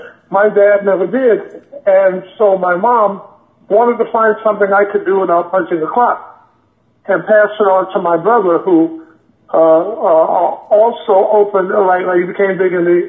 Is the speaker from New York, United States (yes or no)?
yes; Harlem, New York, United States; born there; I was born in Harlem, New York, a hospital called Sydenham Hospital, which is now a nursing home.